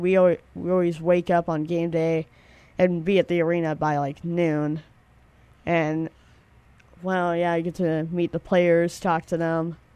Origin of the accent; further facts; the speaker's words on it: Phoenix, Arizona, United States; born there; No, I was born here in Phoenix, Arizona.